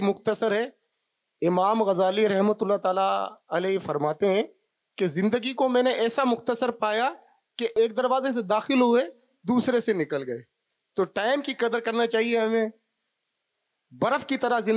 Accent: Nawabshah, Sindh, Pakistan; میرا تعلق نواب شاہ سے ہے،

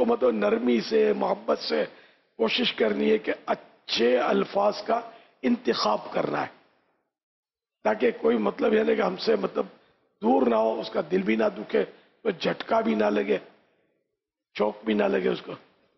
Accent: Karachi, Sindh, Pakistan; born there; میں کراچی میں پیدا ہوا ہوں، اگرچہ ہم لوگ مہمان ہیں، ہمارے باپ دادے ہجرت کر کے آئے تھے

